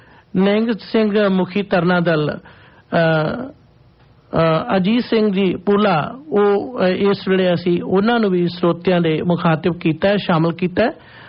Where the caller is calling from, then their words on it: Canada; ਹਾਂਜੀ, ਅਸੀਂ ਕੈਨੇਡਾ ਤੋਂ ਬੋਲ ਰਹੇ ਹਾਂ ਜੀ